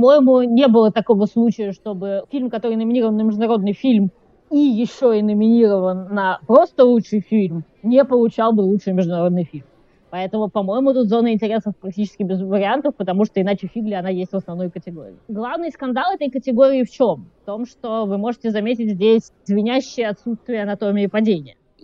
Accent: Saint Petersburg, Russia; born there; потому что я родилась в Ленинграде, я все про голод и каннибализм не могу смотреть физически

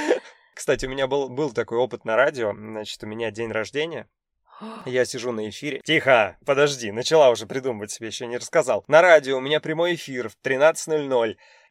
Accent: Voronezh, Voronezh Oblast, Russia; Была такая история в родном городе, в Воронеже.

